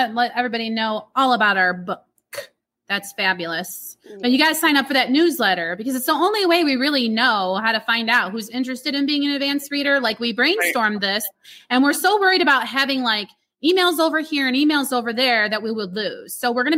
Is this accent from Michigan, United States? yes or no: yes; Sterling Heights, Michigan, United States; also born or lived in Flint; now in Florida, United States; that is where I was from before I moved to Florida. Now, I am originally from Sterling Heights, Michigan.